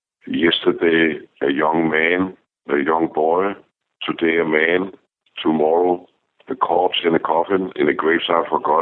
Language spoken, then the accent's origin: English; Denmark; you know, Mr. Connery … I'm from Denmark.